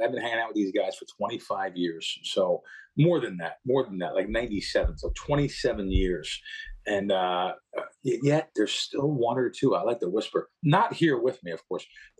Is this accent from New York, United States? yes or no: yes; New York, United States; I, you know, you always want to think that I grew up in New York around my mother's family, and then I met a lot of people, Italians and Jewish and money guys and Greeks.